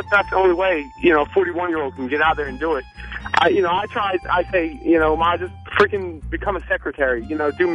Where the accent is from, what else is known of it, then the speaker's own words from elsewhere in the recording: Middletown, Delaware, United States; From Middletown, Delaware.